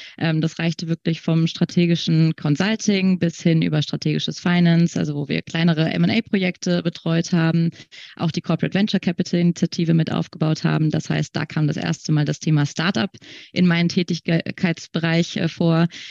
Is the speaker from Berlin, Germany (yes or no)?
yes; Berlin, Germany; now in Cologne, Germany; Ich bin tatsächlich ursprünglich Berlinerin, die es nach einigen Stationen im In- und Ausland jetzt ins schöne Köln verschlagen hat vor 2,5 Jahren.